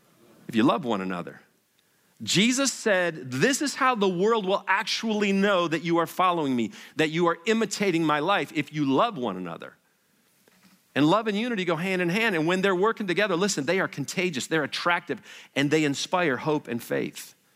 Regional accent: Detroit, Michigan, United States; I love both cities. I'm actually from Detroit.

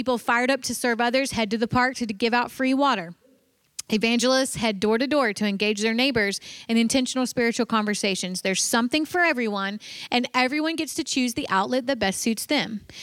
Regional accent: the South, United States; I grew up in the South, okay? So we would have these mission Sundays where missionaries would come

